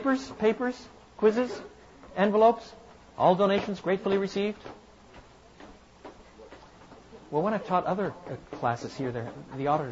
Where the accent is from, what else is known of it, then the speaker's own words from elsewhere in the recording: French Canada, Canada; I say that with a certain amount of delicacy, considering I come from French Canada